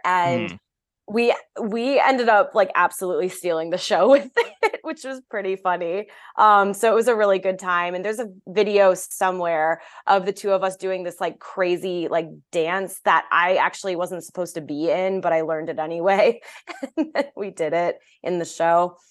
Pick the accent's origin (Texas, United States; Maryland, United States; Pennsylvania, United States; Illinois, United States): Maryland, United States; I grew up in Howard County, Maryland.